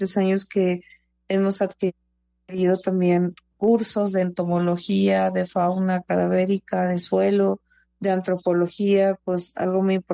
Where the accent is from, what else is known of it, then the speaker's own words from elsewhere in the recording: Sonora, Mexico; Llego con un colectivo de Sonora, yo soy originaria de Sonora